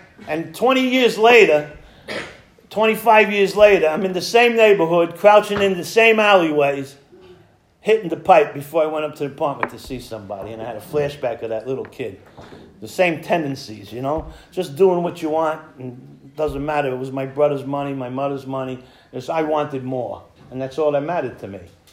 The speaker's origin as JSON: {"language": "English", "town": "Bronx", "region": "New York", "country": "United States", "tie": "born or raised there", "said": "I'm born and raised in the Bronx in New York, which is makes me a huge Yankee fan"}